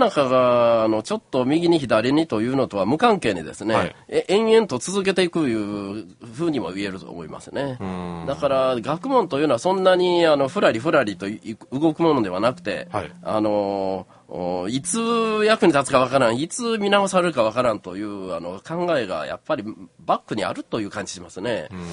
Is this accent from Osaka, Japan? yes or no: yes; Osaka, Japan; moved away as an adult; 中津藩の藩士の息子なんですけども、そこで生まれずに、まあ、大阪で生まれまして19歳まで、大阪で。